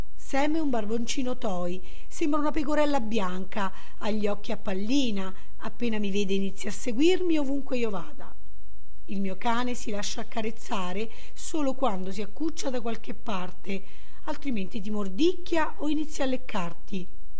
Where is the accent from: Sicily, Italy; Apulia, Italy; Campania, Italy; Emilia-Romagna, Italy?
Apulia, Italy; Tricase; Sono partito da Roma per tornare a casa mia, a Tricase.